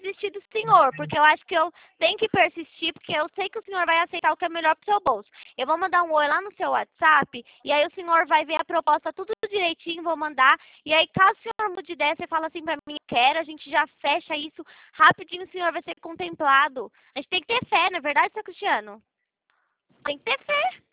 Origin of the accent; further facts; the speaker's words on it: Itatiba, São Paulo, Brazil; Eu sou de Itatiba